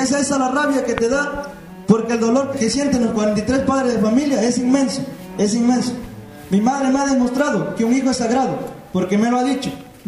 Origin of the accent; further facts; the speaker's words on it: Guerrero, Mexico; Lamentablemente soy de Guerrero.